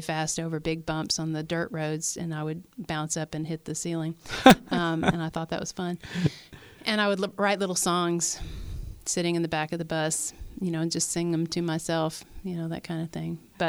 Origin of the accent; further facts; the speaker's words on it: Tennessee, United States; I grew up in the Tennessee country with British parents